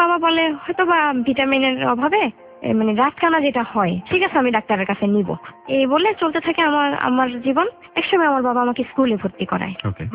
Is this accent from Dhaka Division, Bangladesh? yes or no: no; Chittagong, Chittagong Division, Bangladesh; born there; আমার জন্ম চট্টগ্রামে।